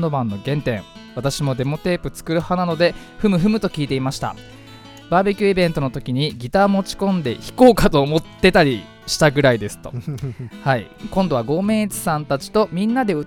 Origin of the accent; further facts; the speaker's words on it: Fujisawa, Kanagawa, Japan; 藤沢出身の俳優タレントとして活動する